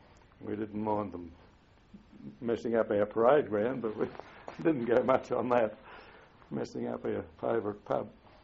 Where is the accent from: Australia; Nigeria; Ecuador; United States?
Australia; Victoria Park; In where I grew up in Victoria Park